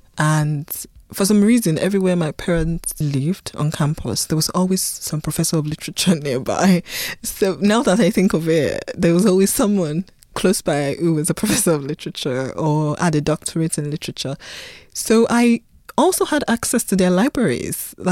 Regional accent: Ilesha, Osun, Nigeria; also born or lived in Lagos / Ile-Ife; I was born in Lagos, Nigeria, and after a while my parents moved to a city called Ilesha, where Most of Stay With Me is set. And then again we moved again to a city called Ilefe, about 30 minutes from Ilesha, which is a university town. My mother is a doctor.

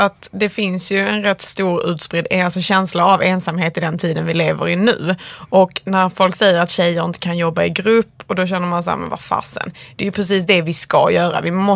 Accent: Skåne, Sweden; now in Stockholm, Sweden; alltså när jag kommer från Skåne.

